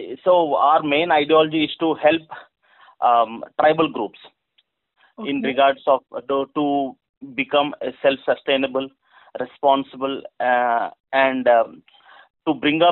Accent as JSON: {"language": "English", "town": "Visakhapatnam", "region": "Andhra Pradesh", "country": "India", "second_language": "English", "lives_now": "Hyderabad, India", "said": "I'm basically from Visakhapatnam, Andhra Pradesh, and settled in Hyderabad."}